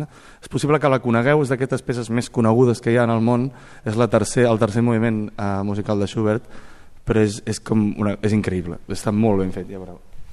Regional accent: Blanes, Catalonia, Spain; estic molt feliç de fer-lo al meu poble, que és Blanes

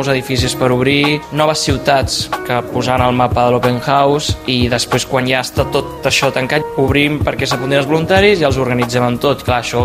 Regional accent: Sant Cugat del Vallès, Catalonia, Spain; Soc de Sant Cugat

